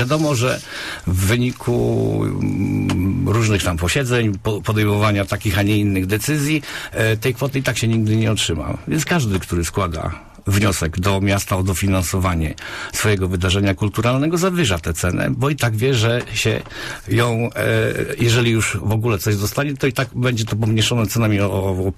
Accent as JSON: {"language": "Polish", "town": "Poznań", "region": "Greater Poland Voivodeship", "country": "Poland", "tie": "born or raised there", "said": "Urodziłem się w Poznaniu. W Poznaniu jest Lech Poznań. O, mam swoją rodzinę i tu się czuję najlepiej."}